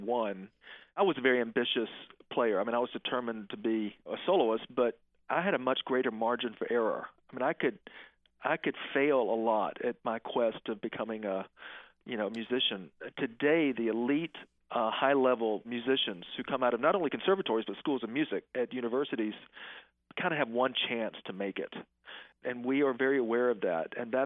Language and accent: English; Macon, Georgia, United States; Well, I'm from Macon. There are great bones in Macon. There are beautiful, beautiful antebellum structures here.